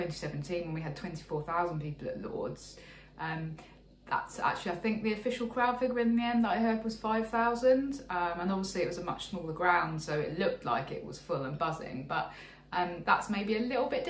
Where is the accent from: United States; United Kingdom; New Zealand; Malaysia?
United Kingdom; England; because I'm English and it's inevitable that that's going to be through gritted teeth.